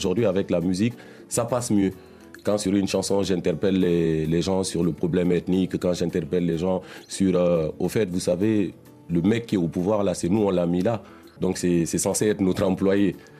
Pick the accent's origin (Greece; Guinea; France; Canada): Guinea; Je viens de Guinée, pays de Sékou Touré.